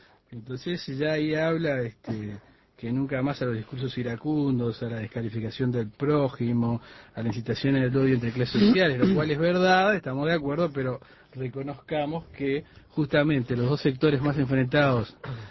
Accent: Montevideo, Uruguay; born there; Y algunos que nacimos en Punta Carretas, por ejemplo.

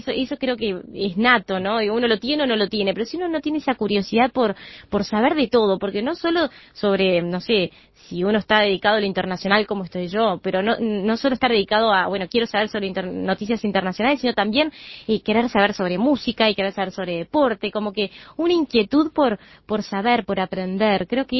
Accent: Uruguay; cómo somos los uruguayos

